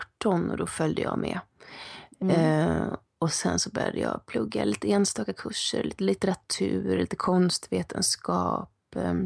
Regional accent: Nordingrå, Västernorrland County, Sweden; Jag växte upp i Nordingrå i Norrland. Jag flyttade runt mycket som barn.

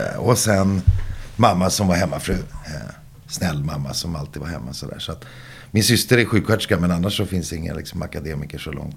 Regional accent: Stockholm, Stockholm County, Sweden; jag tycker … från Enskede. Alltså en helt vanlig kille som växte upp i en förort i Stockholm.

